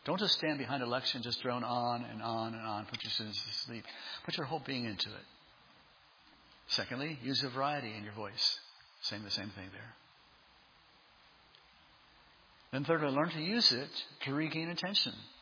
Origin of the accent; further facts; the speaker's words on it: Arizona, United States; And I'm from Arizona, not what 110 feels like, okay?